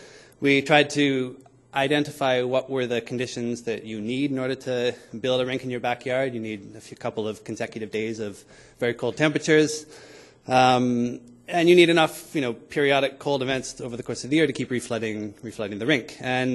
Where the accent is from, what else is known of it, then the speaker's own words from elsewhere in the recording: Vancouver, British Columbia, Canada; there's something I didn't realize growing up on the West Coast in Vancouver.